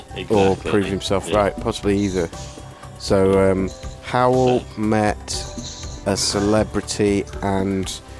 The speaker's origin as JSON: {"language": "English", "region": "Wales", "country": "United Kingdom", "said": "As a Welshman that I am."}